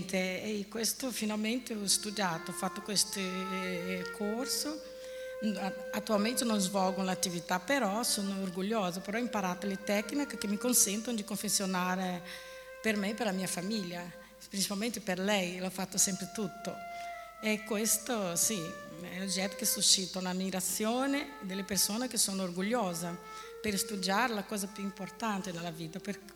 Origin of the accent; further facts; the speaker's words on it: Brazil; Poi provengo da una famiglia numerosa del Brasile, sono la terza di 10 figli.